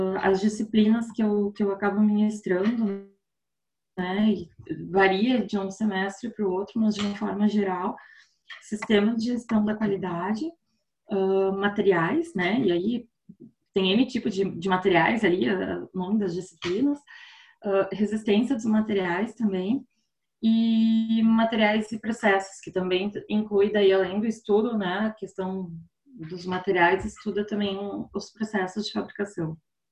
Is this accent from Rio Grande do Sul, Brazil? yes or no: yes; Porto Alegre, Rio Grande do Sul, Brazil; Eu sou de Porto Alegre, né?